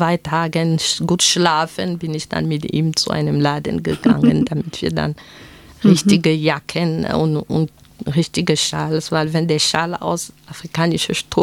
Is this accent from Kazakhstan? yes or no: no; Cameroon; dass den Alltag in Kamerun dann reflektiert. Ich wollte, dass die Kinder etwas erfahren, von wo ich herkomme.